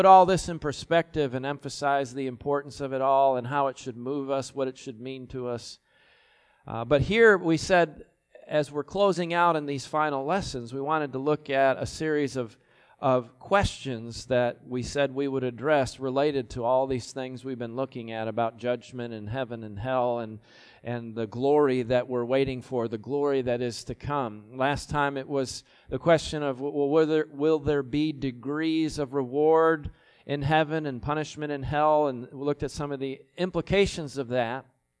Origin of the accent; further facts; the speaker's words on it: Buffalo, New York, United States; now in Houston, United States; I miss that weather that I grew up with back in the Buffalo area.